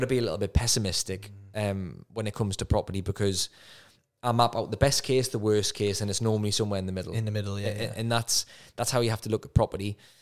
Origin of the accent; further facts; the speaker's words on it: Newcastle upon Tyne, North East England, United Kingdom; now in Wales; It's North Wales, by the way, just over the border, and I'm still a Geordie